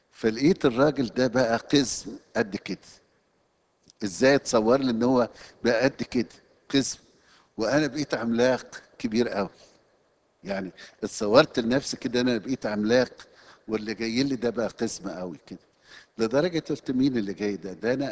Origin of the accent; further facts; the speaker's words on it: Egypt; بيجرح مشاعر انا كمصري